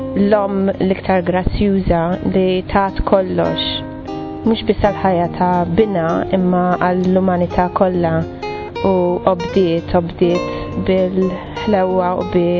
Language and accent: English; Malta; now in Sydney, Australia; I'm originally from Malta, but I live in Sydney.